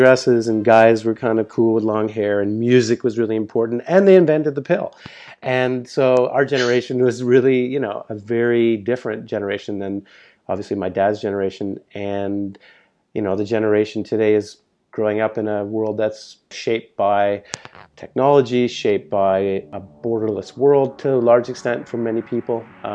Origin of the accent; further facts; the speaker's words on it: Canada; You know, I grew up in Canada.